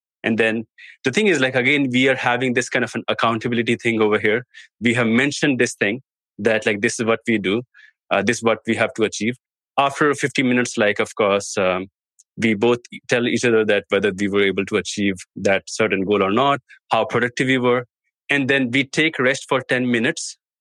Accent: India; I'm from India.

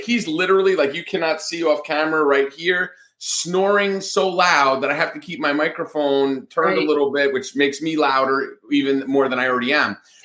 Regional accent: Northeast, United States; I grew up in the Northeast, if you haven't picked up on that, but I was always a Braves fan.

